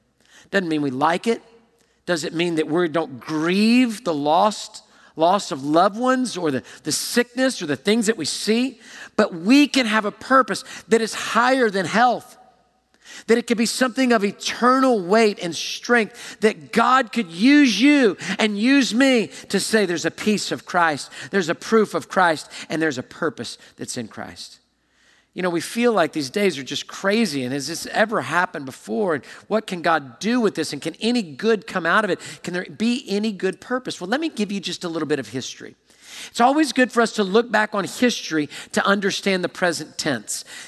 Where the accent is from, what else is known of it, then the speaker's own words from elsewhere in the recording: Houston, Texas, United States; I picnicked there as a kid way back growing up in Houston and now with my family even.